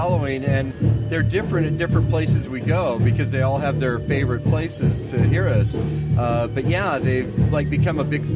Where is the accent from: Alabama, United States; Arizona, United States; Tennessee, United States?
Arizona, United States; Phoenix; My background, I'm from Phoenix. I didn't go into that. But, yeah, I'm actually fourth generation Arizonan. Grew up in Phoenix.